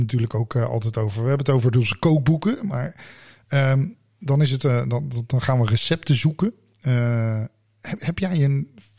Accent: The Hague, South Holland, Netherlands; ik kom officieel uit het Haagse.

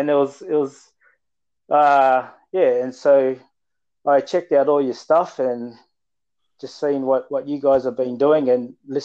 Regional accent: Sydney, New South Wales, Australia; also born or lived in Auckland, New Zealand; grew up in Sydney. I was born in Auckland.

